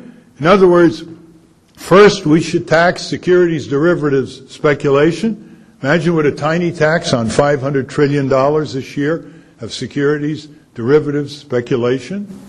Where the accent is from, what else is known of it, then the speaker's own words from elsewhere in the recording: Connecticut, United States; When I was growing up in Connecticut, I looked up at states like Wisconsin and Oregon with envy